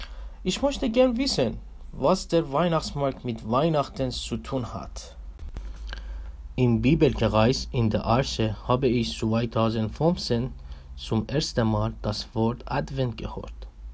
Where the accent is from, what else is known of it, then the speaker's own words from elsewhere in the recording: Iran; moved away as an adult; now in Oldenburg, Germany; 2015 bin ich Anfang Dezember in Oldenburg angekommen. Ich komme aus dem Iran.